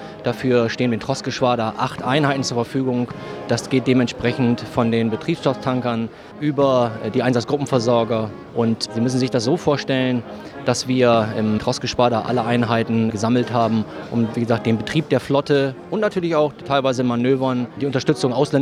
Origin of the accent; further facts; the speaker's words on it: Wilhelmshaven, Lower Saxony, Germany; born there; Zurückzukehren als gebürtiger Wilhelmshavener